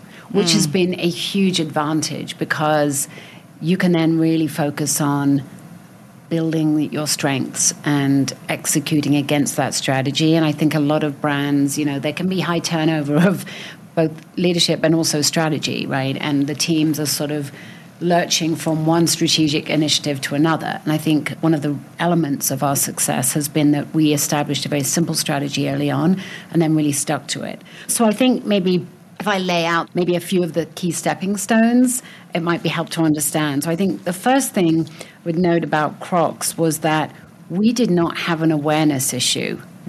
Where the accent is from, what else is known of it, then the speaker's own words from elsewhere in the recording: England, United Kingdom; And I grew up with it in England